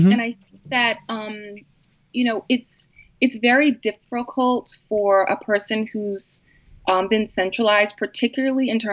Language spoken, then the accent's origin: English; Philadelphia, Pennsylvania, United States; And also because I'm from Philadelphia and I wanted to be a part of that community in those contexts.